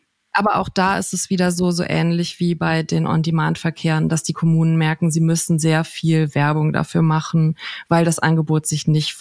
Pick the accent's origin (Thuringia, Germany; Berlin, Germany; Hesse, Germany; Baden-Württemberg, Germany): Berlin, Germany; Ich werde die ganze Zeit geoutet, erst als Berlinerin